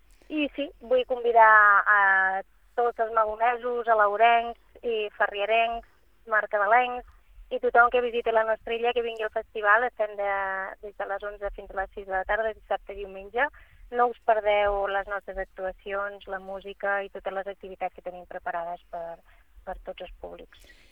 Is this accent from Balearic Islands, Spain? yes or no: no; Barcelona, Catalonia, Spain; jo sóc de Barcelona